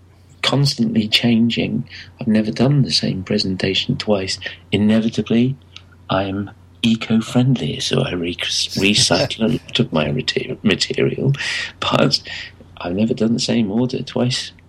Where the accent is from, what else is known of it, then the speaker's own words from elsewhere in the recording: England, United Kingdom; I think Again But Slower is named after how we as English people speak other people's languages and louder.